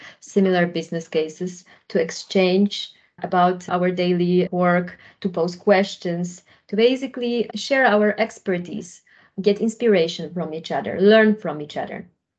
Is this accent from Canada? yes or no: no; Netherlands; English is a second language; from my home country, from the Netherlands.